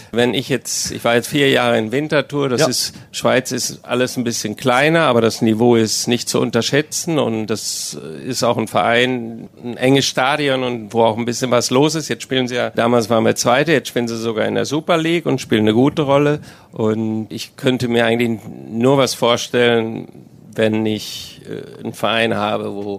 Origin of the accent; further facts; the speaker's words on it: Dortmund, North Rhine-Westphalia, Germany; ich als Dortmunder liebe diese Traditionsvereine